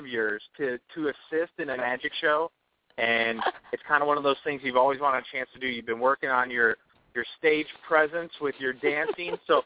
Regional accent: Zion, Illinois, United States; I'm originally from Zion, Illinois.

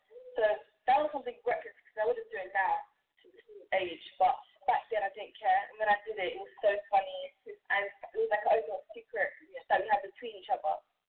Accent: London, United Kingdom; So we were born in London, England, but we grew up in Hackney, London, which is, Hackney as well, which is where I grew up.

